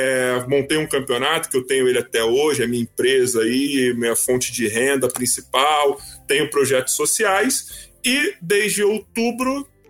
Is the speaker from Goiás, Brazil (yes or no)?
no; Rio de Janeiro, Brazil; also born or lived in Bahia; Carioca por quê? Porque eu sou do Rio de Janeiro.